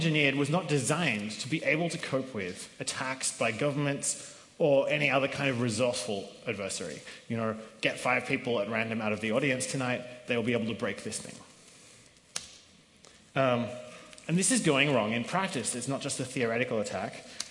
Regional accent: Australia; I'm actually Australian, not American, so Australia for me is an alarming case where my home country that's usually pretty democratic

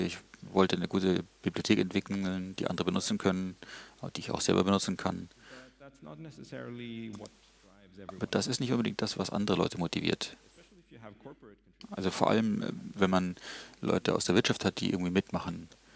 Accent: Sweden; ich bin Schwede und ich glaube, also man sagt uns nach, dass wir immer einheitliche, einstimmige Entscheidungen wollen.

